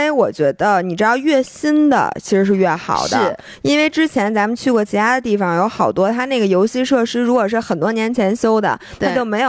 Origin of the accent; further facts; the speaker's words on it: Beijing, China; 说不是北京人人家都不信